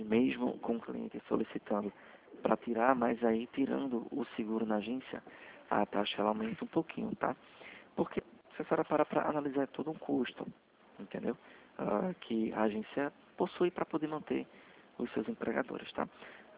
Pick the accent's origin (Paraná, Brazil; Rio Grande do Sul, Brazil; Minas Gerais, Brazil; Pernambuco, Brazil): Pernambuco, Brazil; Recife; Eu sou de Recife, tá?